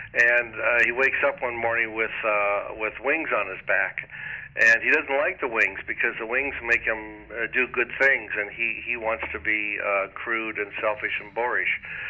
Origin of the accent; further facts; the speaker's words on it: Oregon, United States; now in New York, United States; And although I'm from Oregon originally, I like the West Coast.